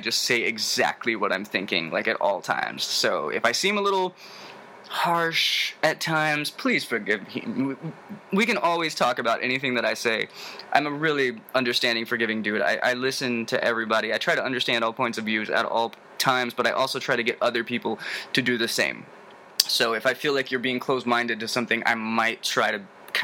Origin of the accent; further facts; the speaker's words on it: Nashville, Tennessee, United States; I'm from Nashville, Tennessee. I don't really know why I have no southern accent. You would think that there'd be like a little bit of a southern drawl in here, because, you know, I am from Tennessee. But for some reason, I don't talk like a Tennessean.